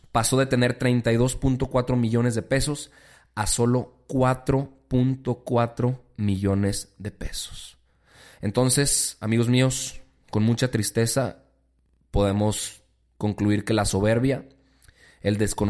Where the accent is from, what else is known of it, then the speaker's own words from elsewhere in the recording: Mexico; lo que celebramos como mexicanos